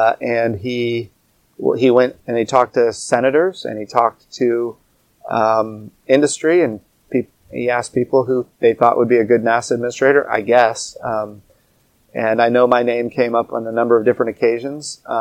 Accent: Oklahoma, United States; I'm from Oklahoma

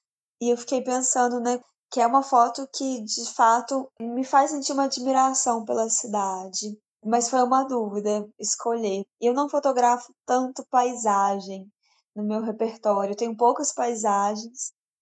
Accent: Juiz de Fora, Minas Gerais, Brazil; Eu nasci em Juiz de Fora, morei boa parte da minha vida aqui no bairro Democrata e sou uma artista visual que escolheu permanecer na cidade.

